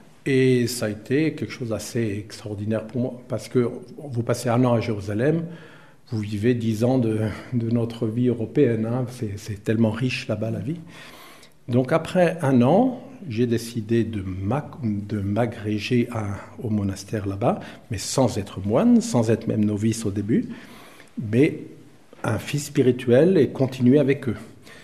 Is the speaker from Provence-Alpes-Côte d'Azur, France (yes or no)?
no; Brittany, France; Je suis un Breton bien catholique, comme tous les Bretons, n'est-ce pas? Voilà, mais d'une famille très tradie. Les offices en latin tous les soirs à la maison. Donc je parle latin